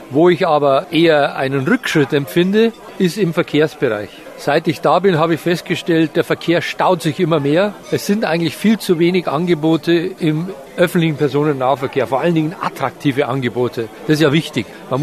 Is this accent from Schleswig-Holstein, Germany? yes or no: no; Munich, Bavaria, Germany; da muss ich natürlich als Münchner nur lachen.